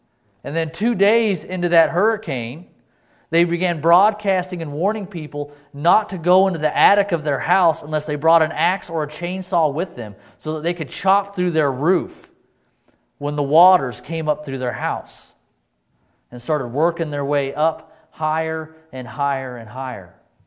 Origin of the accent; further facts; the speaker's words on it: Idaho, United States; When I was in Muskogee, Oklahoma, I met a man who was born and raised in Idaho like me